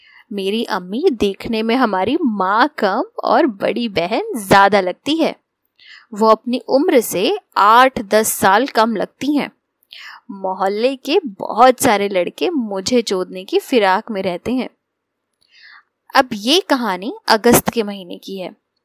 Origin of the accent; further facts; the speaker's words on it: Uttar Pradesh, India; मैं उत्तर प्रदेश की रहने वाली हूँ